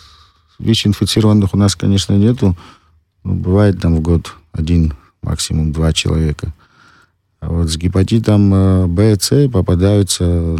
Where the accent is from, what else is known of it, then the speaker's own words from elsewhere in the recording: Abkhazia, Georgia; Мы все родились, живем в Абхазии, мы знаем, что это такое.